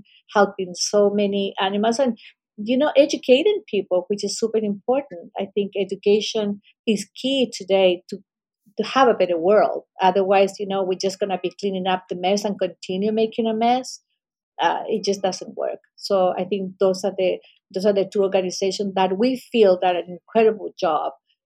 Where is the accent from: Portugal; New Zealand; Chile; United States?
Chile; And personally, I come from Chile, we have an incredible ocean all along the country.